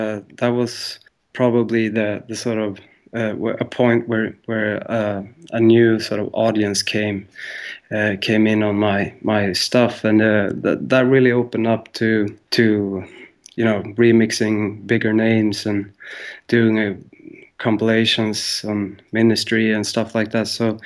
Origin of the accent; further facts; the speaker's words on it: Stockholm, Stockholm County, Sweden; growing up in Sweden, and it's a small community, and in the dance world, you know, so and especially in Stockholm